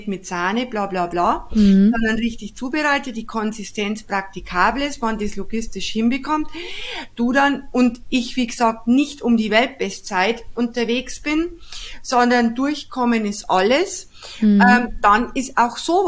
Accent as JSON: {"language": "German", "region": "Bavaria", "country": "Germany", "said": "Bei uns in Bayern gibt es da etwas Ähnliches als, das heißt Kartoffelkäse."}